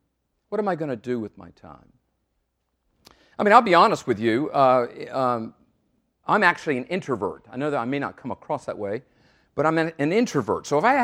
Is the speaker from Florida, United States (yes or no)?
no; North Carolina, United States; now in South Carolina, United States; I grew up in North Carolina, and when I went to Emmaus my first year, I remember going downtown Chicago for the first time in my life and seeing all the skyscrapers.